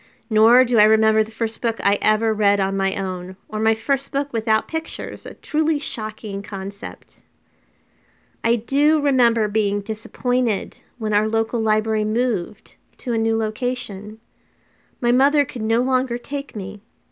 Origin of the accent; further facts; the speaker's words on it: Florida, United States; I grew up in Florida. And my parents had this house that was in really bad shape that they bought and they refurbished.